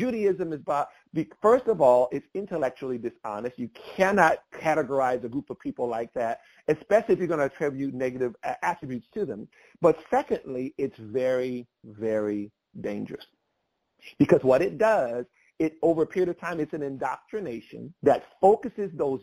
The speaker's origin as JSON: {"language": "English", "region": "California", "country": "United States", "tie": "born or raised there", "said": "I'm from California. We live in North Carolina now. I grew up, I was there from a little kid"}